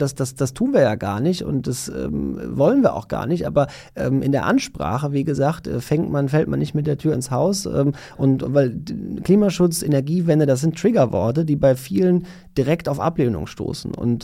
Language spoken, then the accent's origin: German; Rhineland-Palatinate, Germany; Ich komme selber aus dem Ahrtal, das ja 2021 von der schweren Flut betroffen war.